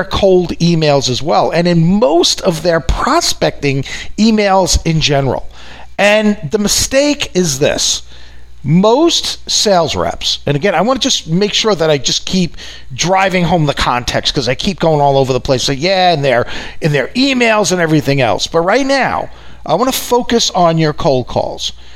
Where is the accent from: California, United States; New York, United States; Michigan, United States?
New York, United States; accent: New York; which, if you haven't picked up from my accent, right, big shock, I'm from New York.